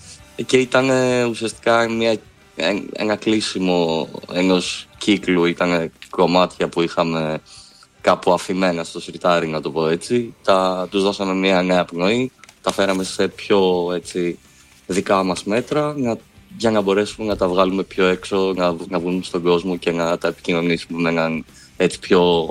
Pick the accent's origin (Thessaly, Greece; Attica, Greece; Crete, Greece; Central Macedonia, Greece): Thessaly, Greece; Volos; Είναι η καταγωγή μου από το Βόλο, έχουμε καλή σχέση με το Βόλο.